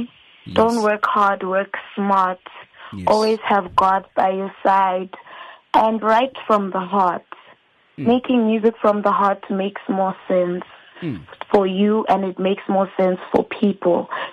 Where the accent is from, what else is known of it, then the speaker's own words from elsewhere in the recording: Boksburg, Gauteng, South Africa; also born or lived in Benoni; We are from Limpopo, Ramashashane, and I have lived in the East Rand for my entire life. I was born in Benoni, brought up in Boksburg, and Benoni is next to Boksburg.